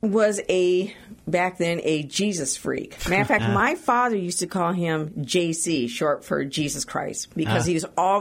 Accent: La Porte, Indiana, United States; also born or lived in Stuart, Florida; Well, I was born and raised in La Porte, Indiana.

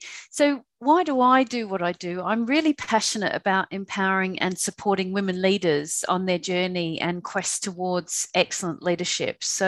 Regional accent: Perth, Western Australia, Australia; also born or lived in Canada / United Kingdom; now in Malaysia; I'm originally from Perth, Western Australia, but I've lived in Canada, the UK, and now Malaysia.

